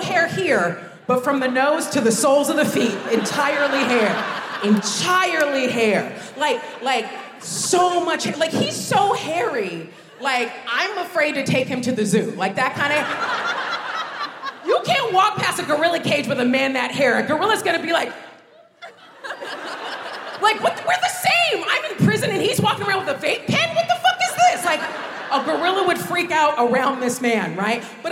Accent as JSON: {"language": "English", "country": "United States", "tie": "born or raised there", "said": "when I was growing up in America, I didn't know"}